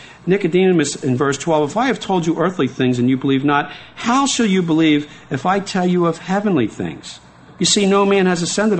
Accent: Philadelphia, Pennsylvania, United States; Where's Ottsville? I'm from Philadelphia.

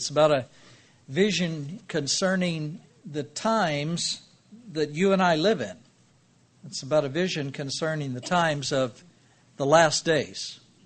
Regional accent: Dallas, Texas, United States; I was born and raised in Dallas, Texas, like I said, and I was raised in a Jewish family, but they were not a religious family.

